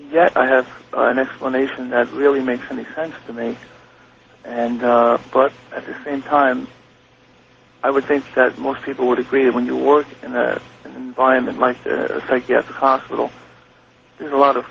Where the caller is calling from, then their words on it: New Rochelle, New York, United States; New Rochelle, New York.